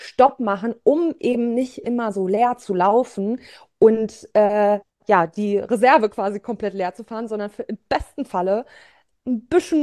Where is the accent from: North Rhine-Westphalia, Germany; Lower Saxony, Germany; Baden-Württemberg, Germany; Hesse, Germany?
Lower Saxony, Germany; Ich komme aus der Region Braunschweig-Salzgitter, also bin so im Norden von Deutschland verortet.